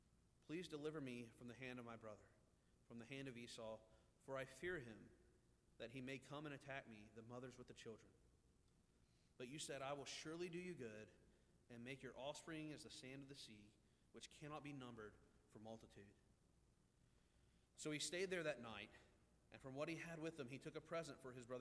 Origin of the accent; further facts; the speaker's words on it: Ridgeland, Mississippi, United States; I grew up in Ridgeland, Mississippi, and then I went to Hattiesburg for Southern Miss, and I stayed there for 5 years.